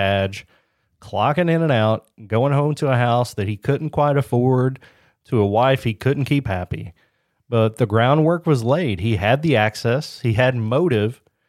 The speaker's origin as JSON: {"language": "English", "country": "United States", "said": "As an American, that makes me feel a little uneasy knowing that they let people like that."}